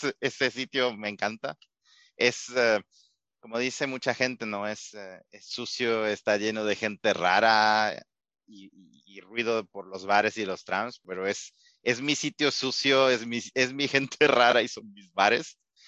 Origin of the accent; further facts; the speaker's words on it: Conocoto, Pichincha, Ecuador; camino de San Rafael, que es donde vivía yo, Conocoto, que es básicamente mi pueblo, vamos a llamarlo así, aunque yo no nací ahí, mayoría de mi vida en Ecuador lo viví en Conocoto.